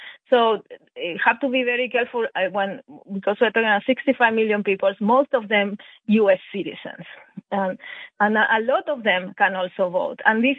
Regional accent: Argentina; I am personally from Argentina.

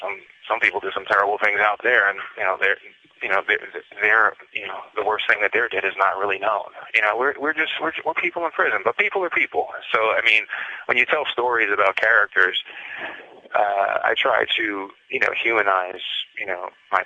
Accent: Brooklyn, New York, United States; I grew up in Brooklyn. We moved to Hell's Kitchen, and I hung out with a crew of kids that I thought were really cool.

